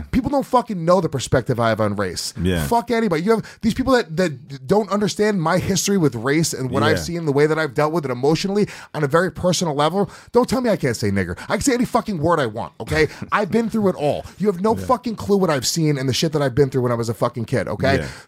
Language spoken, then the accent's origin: English; New York, United States; I'm saying the Puerto Rican kids that I grew up with in Rockland County, New York, okay?